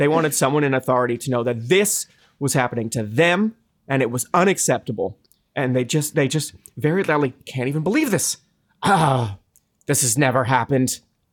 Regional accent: New Jersey, United States; and this is very much a tangent to for a Jersey Shore rat like me

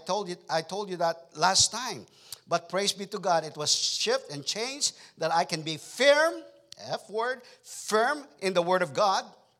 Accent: Texas, United States; I have my cowboy boots, so I'm from Texas.

